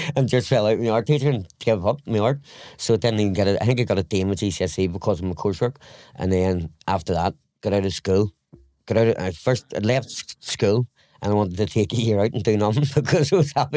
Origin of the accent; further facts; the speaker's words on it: Bangor, Northern Ireland, United Kingdom; I'm from Barger in County Down, Northern Ireland